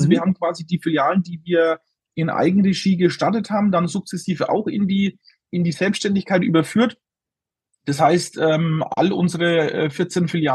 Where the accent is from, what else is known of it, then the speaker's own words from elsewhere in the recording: Bavaria, Germany; man hört es mir an, ich bin gebürtiger Franke, gebürtiger Oberfranke